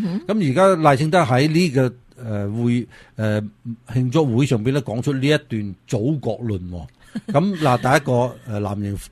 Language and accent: Cantonese; Taiwan; Cantonese is a second language; 作為台灣人嚟講嘅話咧，其實咧好多時候都台灣人咧都覺得唔會打嘅嚇